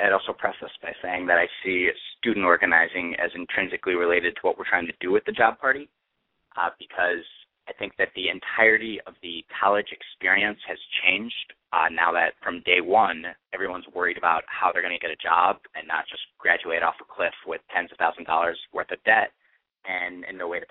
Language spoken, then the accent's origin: English; Milwaukee, Wisconsin, United States; Well, I grew up in Milwaukee. I was graduated from the University of Wisconsin-Madison in 2009.